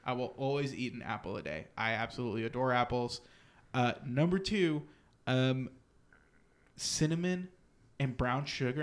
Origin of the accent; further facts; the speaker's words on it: the South, United States; However, I'm from the South, and we love this pie.